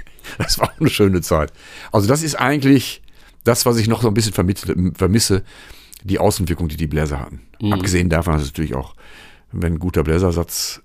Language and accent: German; Lüdenscheid, North Rhine-Westphalia, Germany; ich komme aus Lüdenscheid